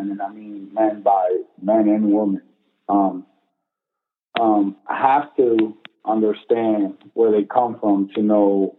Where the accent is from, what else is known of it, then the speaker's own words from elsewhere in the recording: Bayamón, Puerto Rico; born there; I was born in Puerto Rico and in Bayamón, the hospital in Bayamón. I was the first child to my mother Madeline